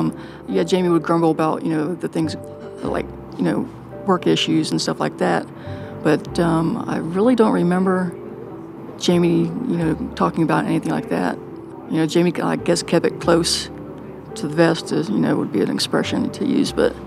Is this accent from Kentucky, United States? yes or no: yes; Kentucky, United States; I mean, I was from Kentucky, and, you know, it's the South